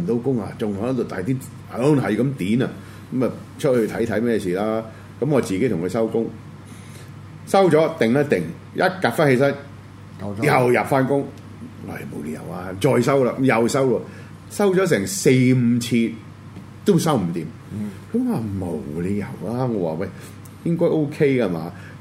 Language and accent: Cantonese; China; 啊，有黑有白，有我哋中國人，亦都有、印度人